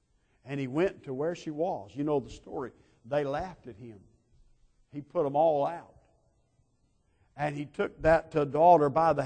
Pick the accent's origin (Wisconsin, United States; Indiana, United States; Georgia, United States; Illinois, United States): Georgia, United States; My roommate was from Maine. After about a month, we learned to communicate. And I was from Georgia.